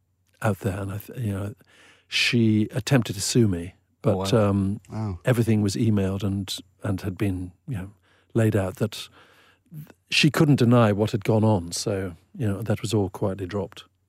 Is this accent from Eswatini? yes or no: yes; Eswatini; when I was a teenager in the 70s, growing up in Swaziland.